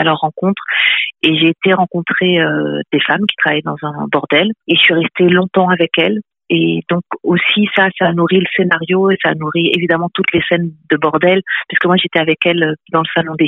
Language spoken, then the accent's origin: French; France; moved away as an adult; now in Belgium; moi je suis française qui vit en Belgique depuis 24 ans, donc c'est vrai que ben, je connais les deux pays.